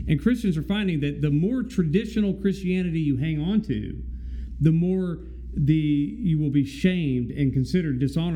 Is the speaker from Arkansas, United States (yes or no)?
yes; Arkansas, United States; I'm from Arkansas. He's from Tennessee. They look down on people like us.